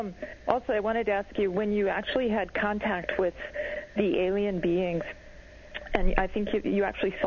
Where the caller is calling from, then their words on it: Seattle, Washington, United States; I'm calling from Seattle.